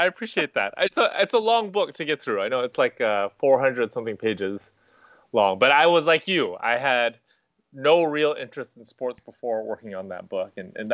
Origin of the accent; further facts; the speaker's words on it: California, United States; and I grew up in the Bay Area.